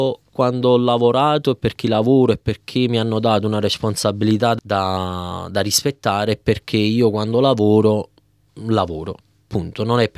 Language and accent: Italian; Naples, Campania, Italy; moved away as an adult; now in Australia; da una buona napoletano, da partenopeo